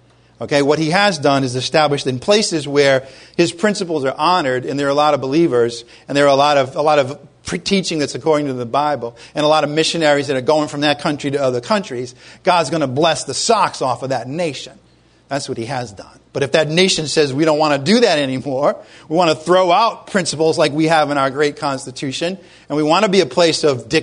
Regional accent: Providence, Rhode Island, United States; I don't want to do this little Italian expression I learned growing up in Providence.

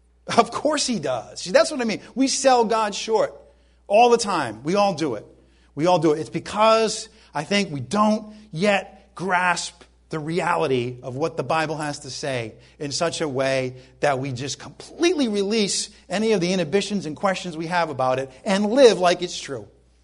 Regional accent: Ireland; Okay, I'm Irish and I have a temper.

